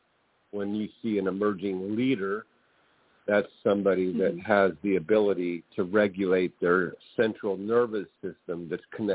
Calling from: California, United States; I'm calling from California.

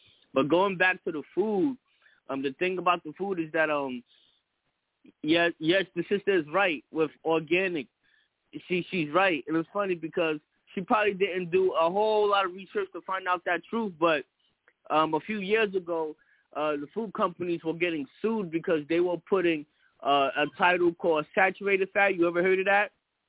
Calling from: New York, United States; I'm calling from New York.

